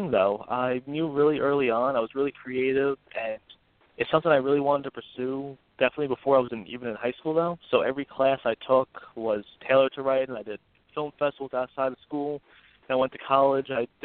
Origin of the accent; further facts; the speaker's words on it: Middletown, New Jersey, United States; Oh, yes, yes. I've been here since I've been 5 years old and have no reason to leave.